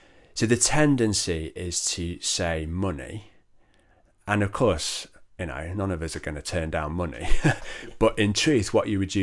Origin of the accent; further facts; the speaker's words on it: Manchester, North West England, United Kingdom; I grew up in South Manchester, you know, that within Church of England terms, there's kind of known to be this little Bible Belt, which is really North Cheshire.